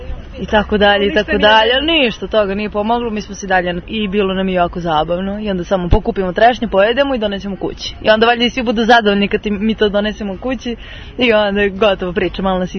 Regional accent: Mataruška Banja, Šumadija and Western Serbia, Serbia; ja sam odrasla u Matoriškoj banji na ulici.

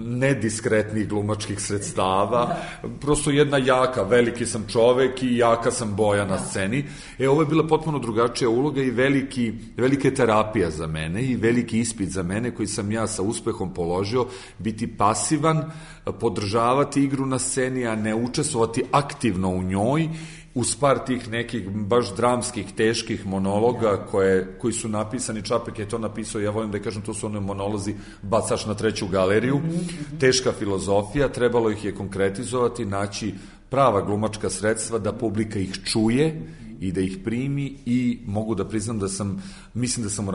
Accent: Kragujevac, Šumadija and Western Serbia, Serbia; Ja sam rodom Kragujevčanin.

